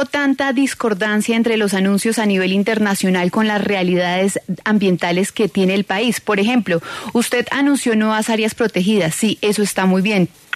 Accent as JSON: {"language": "Spanish", "town": "Cali", "region": "Valle del Cauca", "country": "Colombia", "said": "Usted viajó a mi tierra, a Cali"}